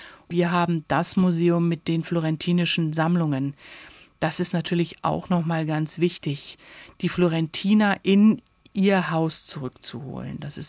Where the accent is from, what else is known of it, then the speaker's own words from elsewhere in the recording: Germany; also born or lived in Italy; Ich bin in Deutschland und Italien aufgewachsen. Ich habe auch deutsche und italienische Schulen und Universitäten besucht, also sicherlich auch einen italienischen Hintergrund.